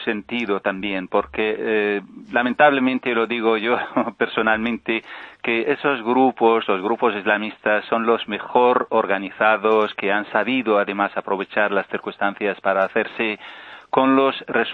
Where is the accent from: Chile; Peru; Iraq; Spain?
Iraq; El caso de mi país de origen, Irak.